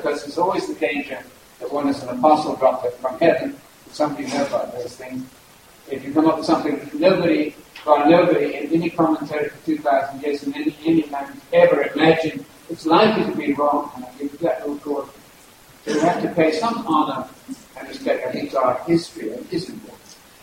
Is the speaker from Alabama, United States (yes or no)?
yes; Alabama, United States; Well, I'm from Alabama. That always produces a smile, something curiously incongruous about me being from Alabama.